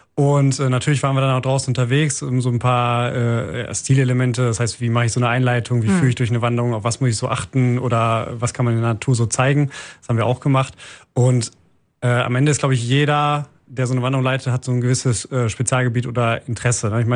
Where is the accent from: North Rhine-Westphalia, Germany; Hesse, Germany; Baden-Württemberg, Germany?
North Rhine-Westphalia, Germany; Wuppertal; Ich bin in Wuppertal aufgewachsen, in Beidenburg